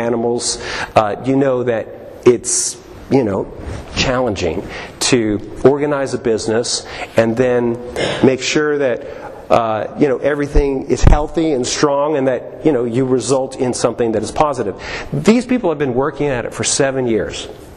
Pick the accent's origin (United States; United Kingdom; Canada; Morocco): Canada; Alberta; near where I grew up in Alberta